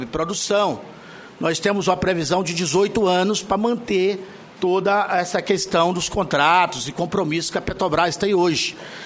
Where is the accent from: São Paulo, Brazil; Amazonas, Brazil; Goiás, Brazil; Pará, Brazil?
Goiás, Brazil; Eu que sou goiano, que não tem um poço de petróleo no nosso estado, que é Goiás